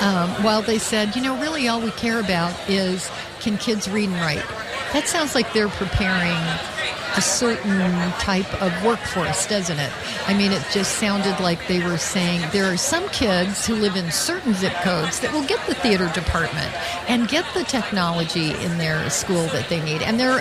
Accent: Utah, United States; And so I'm from Utah. Most of my members in Utah are Republicans.

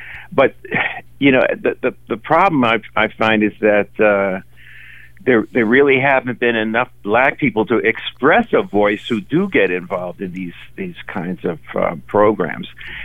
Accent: New York, United States; now in Oregon, United States; I'm from New York, where I was active politically. I was a community leader there, and we had considerable strength. I've been out here for about 7 years

